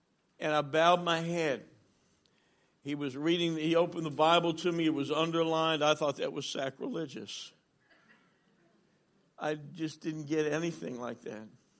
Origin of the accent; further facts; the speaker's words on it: New Jersey, United States; I'm from New Jersey, so some of you won't hold that against me.